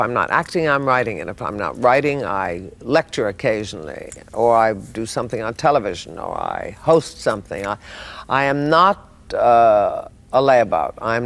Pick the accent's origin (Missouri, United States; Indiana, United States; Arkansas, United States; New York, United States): New York, United States; New York City; also born or lived in Brooklyn; now in California, United States; I was brought up in New York. I am not from the Bronx, as some people have said. I lived in Brooklyn until I was 5 years old, and then when I was five, moved to Manhattan and stayed there until I went to California.